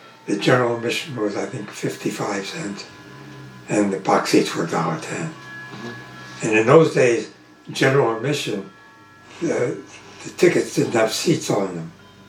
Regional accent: New York, United States; also born or lived in Brooklyn, United States; growing up in the 1930s as a baseball fan in New York, and we lived in Long Island, I was months after I was born in Brooklyn

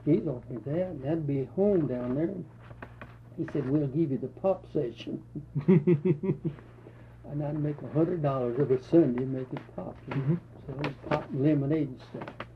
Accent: Altus, Oklahoma, United States; born there; And so my hometown, Aldous, that's where I was born.

